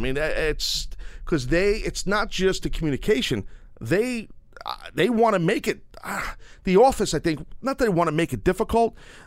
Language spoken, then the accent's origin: English; United States; I'm American.